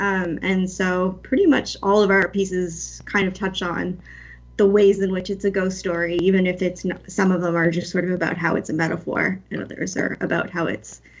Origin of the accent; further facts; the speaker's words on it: Canada; now in United States; I'm a film and theater critic based in the Bay Area, but I'm Canadian.